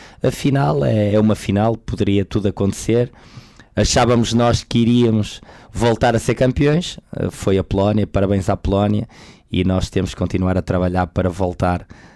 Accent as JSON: {"language": "Portuguese", "country": "Portugal", "said": "nós somos obrigados, enquanto portugueses"}